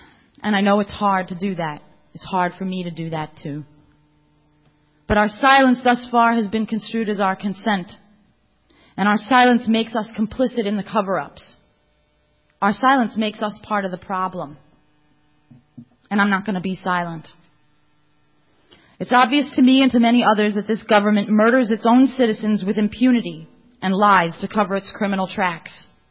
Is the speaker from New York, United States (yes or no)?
yes; New York, United States; 19 of them were firemen, and I'm from New York.